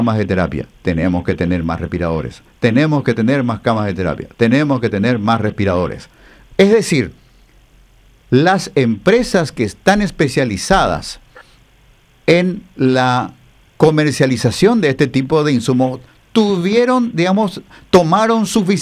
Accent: Paraguay; como ciudadanos paraguayos

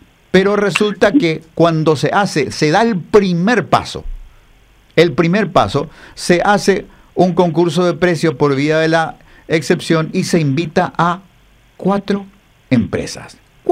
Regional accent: Paraguay; como ciudadanos paraguayos

